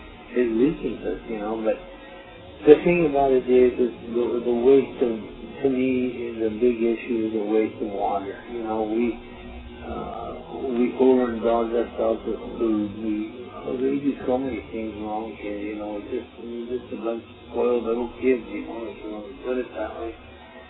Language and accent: English; Aztec, New Mexico, United States